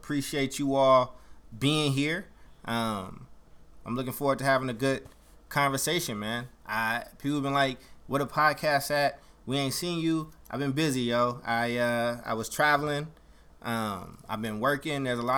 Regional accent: Oakland, California, United States; also born or lived in Chicago, United States; Well, Oakland is my home. I'm an Oakland boy. But I was born in Chicago

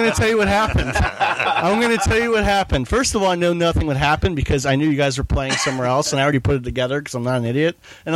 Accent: Palm Beach, Florida, United States; also born or lived in Jupiter; Well, I grew up in Palm Beach and Jupiter, so it was a whole different idealism and atmosphere than up here.

